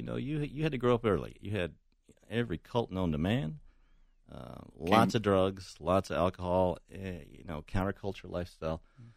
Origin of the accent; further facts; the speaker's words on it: Boulder, Colorado, United States; Well, I was growing up in Boulder in the 60s, and that was a trip.